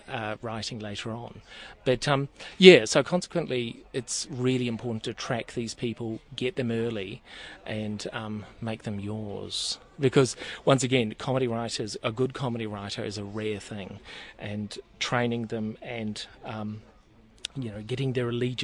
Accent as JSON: {"language": "English", "country": "New Zealand", "said": "But even when I first arrived, being a New Zealander in the comedy industry was always a very good thing"}